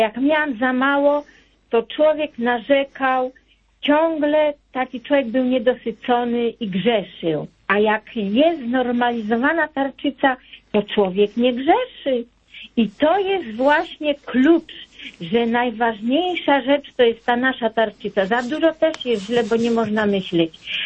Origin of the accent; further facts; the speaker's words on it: Subcarpathian Voivodeship, Poland; now in Connecticut, United States; Z Polski pochodzę ze Stalowej, no blisko Stalowej Woli.